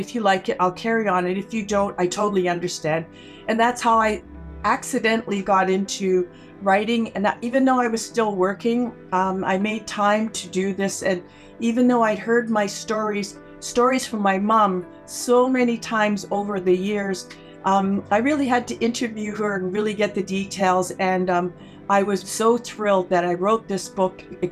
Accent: Toronto, Ontario, Canada; And I say, you know, from Toronto, I was born here.

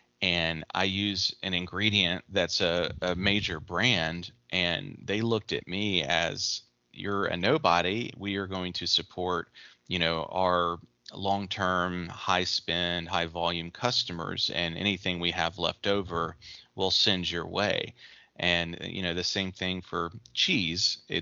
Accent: Memphis, Tennessee, United States; But not having lived in my hometown, Memphis, for a while from high school, college, and serving in the Army for 10 years, I finally made it back in 2018.

